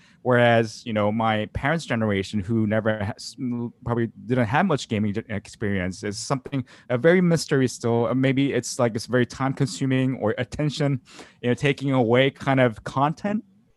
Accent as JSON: {"language": "English", "country": "South Korea", "tie": "born or raised there", "second_language": "English", "said": "where I grew up in South Korea"}